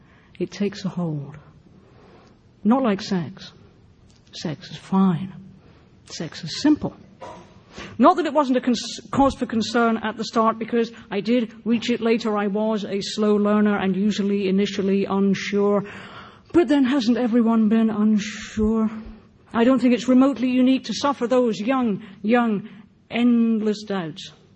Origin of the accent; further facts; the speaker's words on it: United Kingdom; Obviously, I'm from Britain